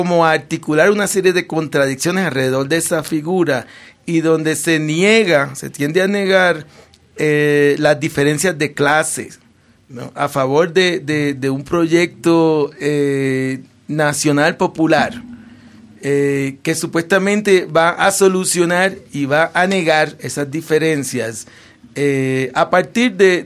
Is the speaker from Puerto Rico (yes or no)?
yes; Puerto Rico; Yo soy puertorriqueño y yo crecí en la época de oro, para llamarle así, del populismo.